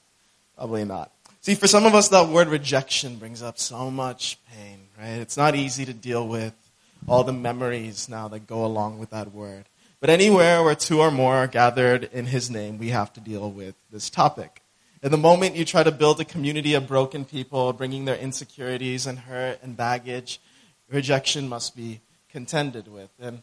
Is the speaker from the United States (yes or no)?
yes; United States; No, I grew up in the States.